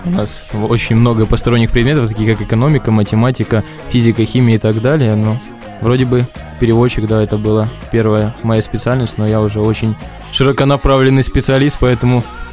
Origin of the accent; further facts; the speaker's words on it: Donetsk Oblast, Ukraine; now in Kyiv, Ukraine; я из Донецкой области, как и она, поэтому мы не особо знали, что здесь